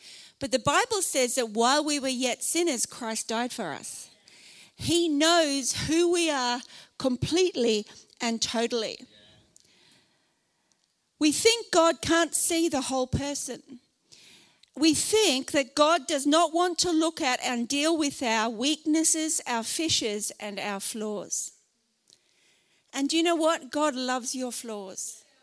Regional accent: Australia; I'm an Aussie girl who loves the beach.

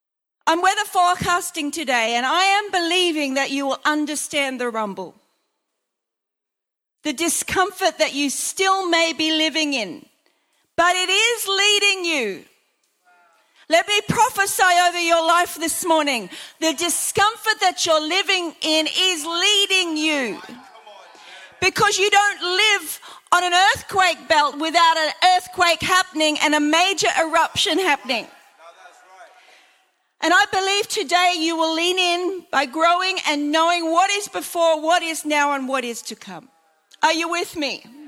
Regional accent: Australia; as an Australian

